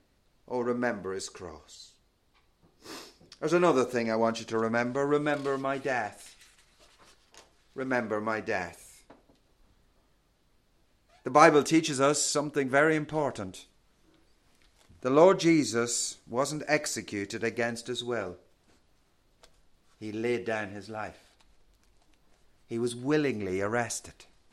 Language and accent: English; Ireland; I'm sure you all know I'm from Ireland. It's quite obvious.